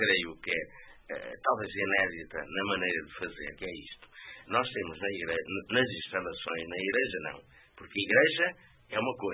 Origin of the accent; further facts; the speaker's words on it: Marinha Grande, Leiria, Portugal; como é que foi a minha vida em criança, na Marinha Grande, e depois, quando encontrei o Evangelho